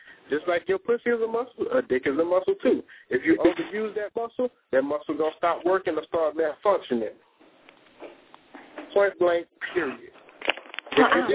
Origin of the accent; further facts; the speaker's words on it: Texas, United States; I was born and raised in Fifth Ward, East Texas, man.